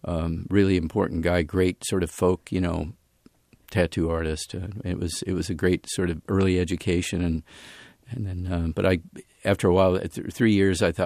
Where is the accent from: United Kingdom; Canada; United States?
United States; Corona del Mar, California; Yeah, I was raised in Southern California, Corona del Mar, right a few blocks from the ocean.